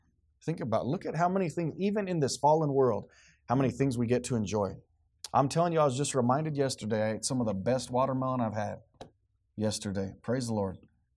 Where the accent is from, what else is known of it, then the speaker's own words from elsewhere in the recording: Roswell, United States; It reminds me of growing up in Roswell when my dad was alive.